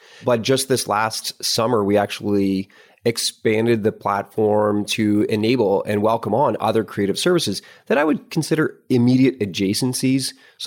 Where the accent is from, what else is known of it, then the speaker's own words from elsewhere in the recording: Thunder Bay, Ontario, Canada; now in Perth, Australia; I grew up in Thunder Bay, Ontario, which is at the northern end of Lake Superior.